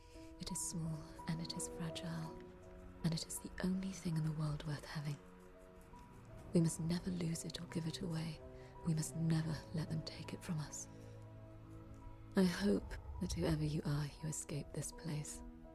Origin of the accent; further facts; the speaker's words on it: Nottingham, East Midlands, United Kingdom; born there; I was born in Nottingham in 1985. I don't remember much of those early years, but I do remember the rain.